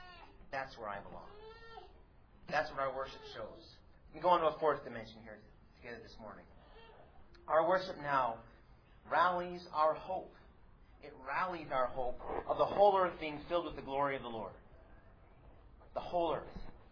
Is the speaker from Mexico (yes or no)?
no; Ordway, Colorado, United States; Well, the Ordway New Era was the newspaper from Ordway, my hometown.